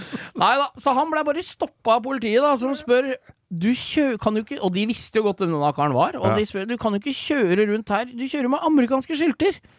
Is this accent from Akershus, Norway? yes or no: yes; Lillestrøm, Akershus, Norway